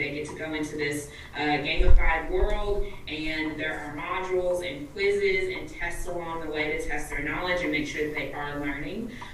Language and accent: English; Texas, United States; I am from East Texas, another small community.